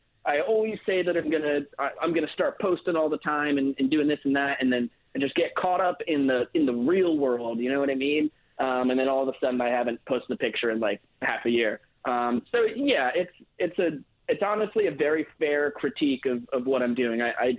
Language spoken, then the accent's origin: English; New York, United States; I say down in because I'm a New Yorker at heart, so it feels like it's down